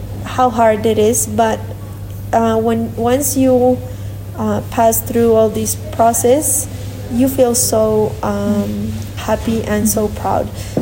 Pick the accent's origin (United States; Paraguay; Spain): Spain; English is a second language; now in Bolivia; I came from Spain to Bolivia to open a restaurant. It was my dream, you know.